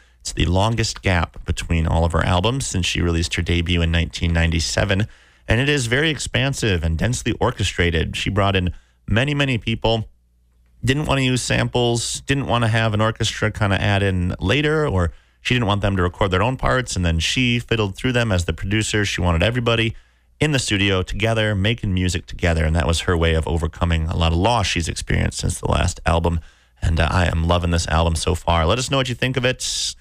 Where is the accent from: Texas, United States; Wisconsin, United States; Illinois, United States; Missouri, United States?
Wisconsin, United States; Viroqua; there was a bagger and a cashier who I believe still works in Viroqua in my hometown